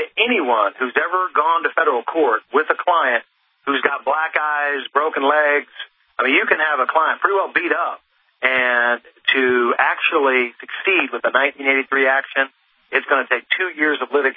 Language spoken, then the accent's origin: English; Alaska, United States; But I've been talking to people in my hometown in Alaska.